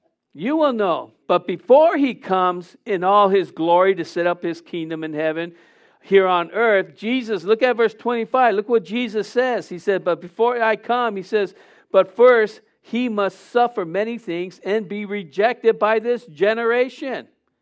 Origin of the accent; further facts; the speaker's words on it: San Diego, California, United States; And because we're from San Diego, we don't see lightning like they do out there in North Carolina.